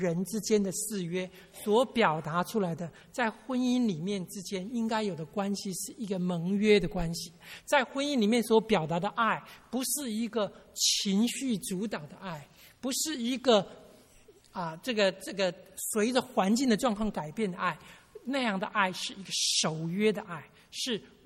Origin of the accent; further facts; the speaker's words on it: China; 可能这跟我们中国人传统的观念也是很像的啊。